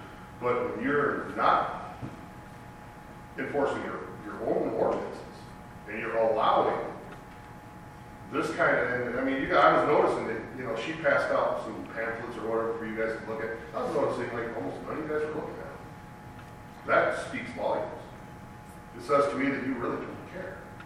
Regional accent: Plano, Texas, United States; I'm from Plano.

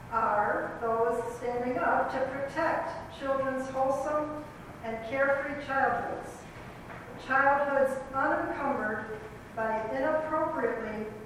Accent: Plano, Texas, United States; I'm from Plano.

